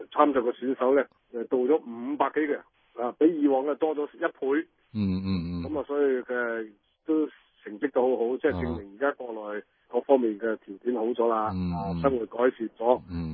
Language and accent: Cantonese; Shunde, Guangdong, China; 今届咧就响呢个顺德，我哋嘅故乡啊